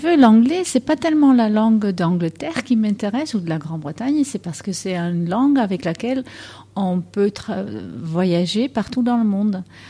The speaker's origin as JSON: {"language": "French", "country": "Netherlands", "second_language": "French", "moved": "yes", "lives_now": "France", "said": "Tu as bien entendu que j'ai un accent. Je viens des Pays-Bas."}